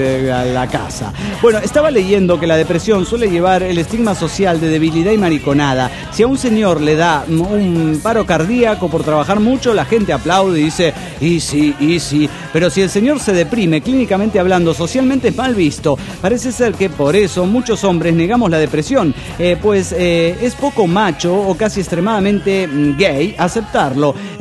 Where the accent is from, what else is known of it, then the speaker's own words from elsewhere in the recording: Mexico City, Mexico; del DF mexicano.